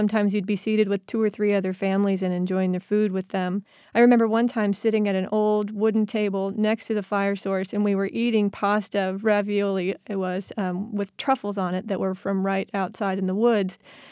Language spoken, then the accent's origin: English; Midwest, United States; We're from the Midwest, and we'll eat anything pretty much.